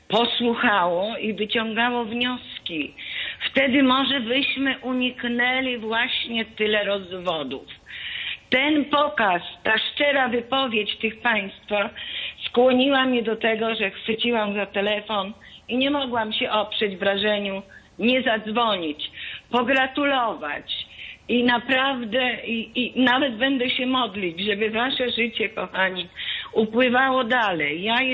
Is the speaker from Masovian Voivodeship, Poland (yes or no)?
yes; Masovian Voivodeship, Poland; Jestem z okolic podwarszawskich, przysłuchuję się tej audycji.